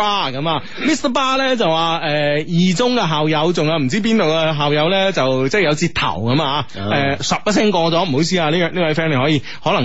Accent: Guangzhou, Guangdong, China; 我哋广州人啦，系咪先？我哋广东人啊

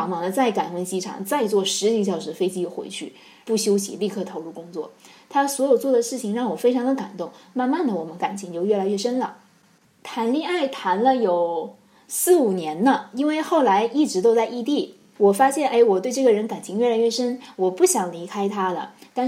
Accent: northern China, China; 因为我是中国的北方人，他也会为我去吃一些北方的东西

